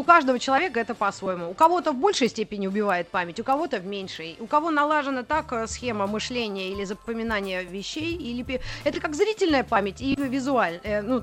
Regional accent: Moscow, Russia; Во-первых, если вот я москвич тут родился, и я знаю очень много троп еще с каких лет.

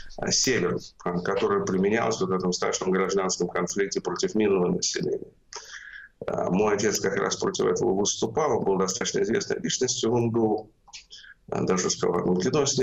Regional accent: Moscow, Russia; also born or lived in Luhansk Oblast, Ukraine; когда я рос в Советском Союзе, первые 4 года я прожил как раз в Луганской области, а потом мы переехали уже в Москву в 1972 году.

